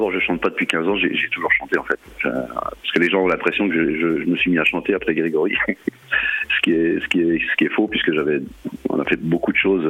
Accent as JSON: {"language": "French", "region": "Auvergne-Rhône-Alpes", "country": "France", "said": "chez nous en Savoie"}